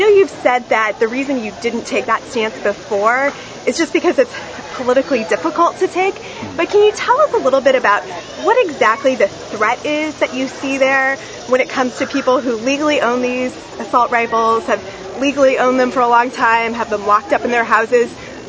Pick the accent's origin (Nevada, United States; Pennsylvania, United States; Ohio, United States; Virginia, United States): Virginia, United States; Charlottesville; Hey, Congressman. Welcome to my hometown, by the way.